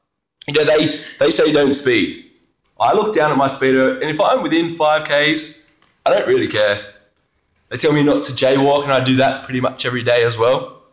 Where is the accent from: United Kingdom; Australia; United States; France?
Australia; See, I love being Australian. I think I'm pretty good at it.